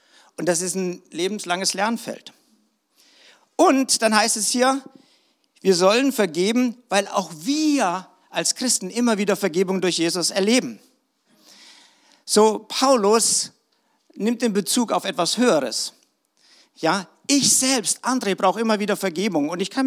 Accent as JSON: {"language": "German", "region": "West Germany", "country": "Germany", "said": "Na, jetzt bin ich ein Wossi, aber ich komme aus dem Westen eigentlich. So, ich habe nicht so eine DDR-Vergangenheit"}